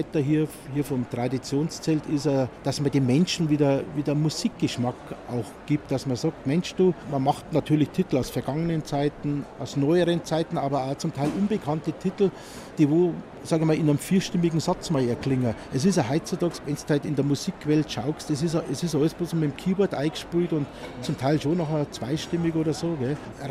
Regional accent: Munich, Bavaria, Germany; Ja, ich bin geborener Münchner, ich bin unweit von der Wiesn aufgewachsen in Sendling. Wir haben da 10 Minuten von der Wiesn weg gewohnt. Da sind wir nach der Schule, ich bin da in die Karl-von-Linde-Realschule gegangen.

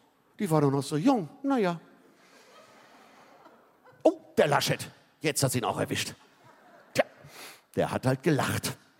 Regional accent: Hamburg, Germany; Ich bin gebucht in meiner Funktion als Hamburger hier

